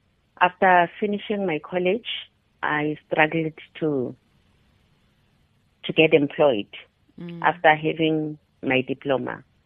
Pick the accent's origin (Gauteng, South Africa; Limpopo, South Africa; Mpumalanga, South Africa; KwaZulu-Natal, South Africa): Mpumalanga, South Africa; Matsulu; I was born and bred in Matsulu. I attended school in Matsulu. Yeah, I never left Matsulu.